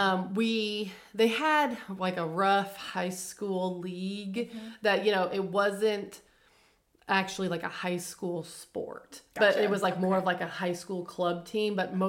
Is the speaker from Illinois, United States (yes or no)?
yes; Illinois, United States; So, we are originally from Southern Illinois, just like the Springfield area, just south of that.